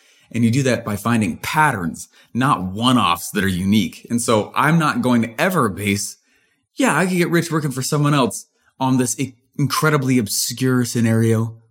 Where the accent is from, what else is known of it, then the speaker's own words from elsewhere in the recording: Littleton, Colorado, United States; I grew up in Denver, in Littleton, Colorado.